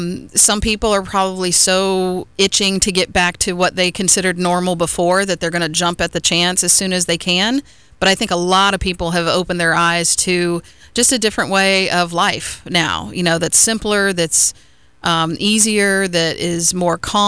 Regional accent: Ohio, United States; now in Florida, United States; I'm from Ohio originally, and then we moved down to Florida

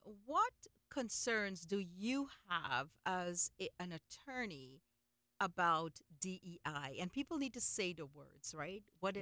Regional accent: Trinidad & Tobago; I was a dark little Indian girl growing up in Trinidad and Tobago

